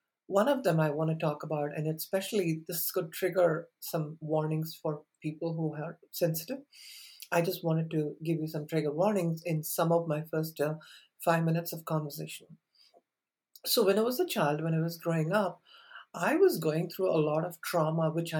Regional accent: India; now in United States; I was born in India and I've lived half my life in India and half my life in US.

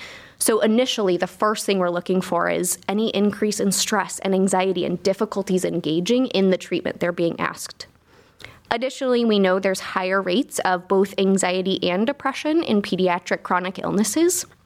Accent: Arizona, United States; now in Cleveland, United States; Yeah, so originally I hail from Arizona, actually

